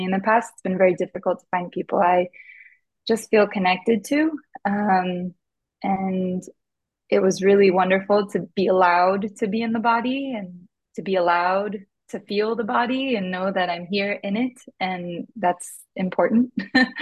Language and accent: English; United States; now in Brazil; I grew up in the United States, but my family is Brazilian. I've lived in Brazil for the last 10 years.